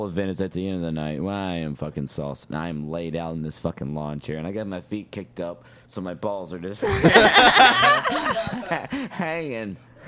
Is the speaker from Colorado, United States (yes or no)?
no; Louisiana, United States; I'm from Louisiana. I don't know how to fucking talk.